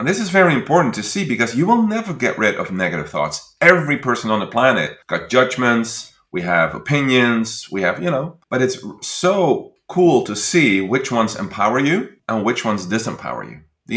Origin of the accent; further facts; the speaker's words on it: Netherlands; English is a second language; I'm Dutch, right? I'm from the Netherlands, and we are very straight in the Netherlands. We can be very direct.